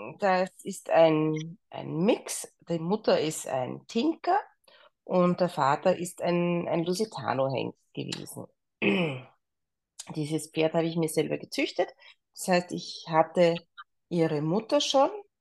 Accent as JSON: {"language": "German", "country": "Austria", "said": "ich komme aus Österreich."}